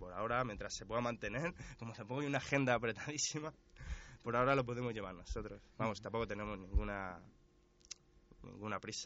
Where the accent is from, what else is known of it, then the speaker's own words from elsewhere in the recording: Leganés, Community of Madrid, Spain; somos de Leganés